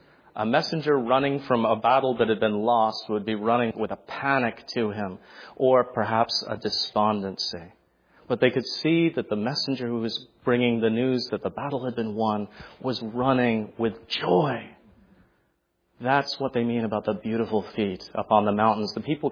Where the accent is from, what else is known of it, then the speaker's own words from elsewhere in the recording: United States; I mean, I'm an American.